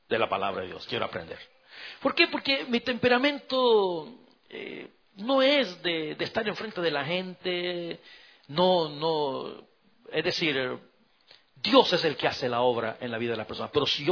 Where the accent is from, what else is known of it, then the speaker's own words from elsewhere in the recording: El Salvador; moved away; Es más, hubo un día allá en mi país que yo hablé con el pastor y le dije, maestro, yo quiero prepararme, yo quiero estudiar. Me permitió ir a la universidad allá en El Salvador